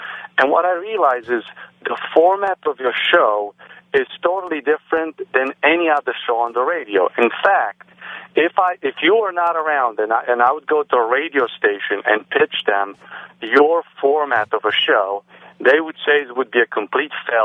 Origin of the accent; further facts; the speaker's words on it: Romania; English is a second language; moved away; Yes. I came from Romania almost.